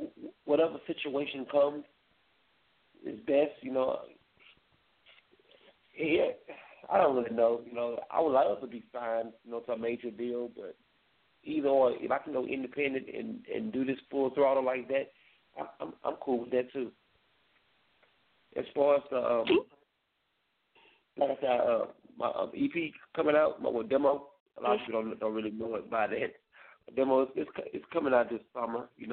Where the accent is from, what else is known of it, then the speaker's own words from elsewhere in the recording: Port Arthur, Texas, United States; I'm from Port Arthur.